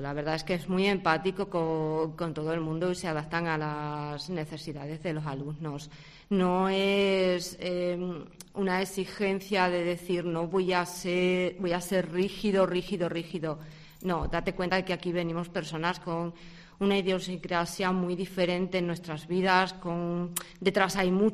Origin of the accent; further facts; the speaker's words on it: Plasencia, Extremadura, Spain; me enteré de que en Plasencia, de donde soy, pues se impartían estas clases